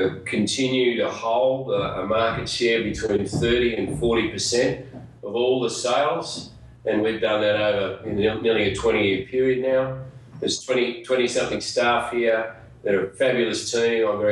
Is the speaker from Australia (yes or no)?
yes; Sydney, New South Wales, Australia; now in Byron Bay, Australia; I'm originally from Sydney. I moved here a long time ago, about 30 years ago, to Byron Bay.